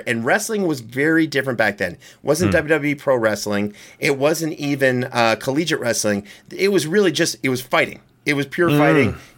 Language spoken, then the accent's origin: English; Canada; I'm from Canada. That's what we call, like, a Tuesday.